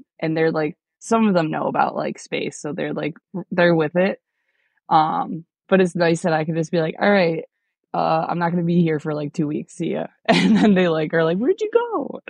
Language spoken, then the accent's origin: English; Holley, New York, United States; I grew up closer to Rochester, so I'm from a very, very small farm town called Holly, New York, and it's, like, right next to Brockport, where, like, SUNY Brockport, the college is.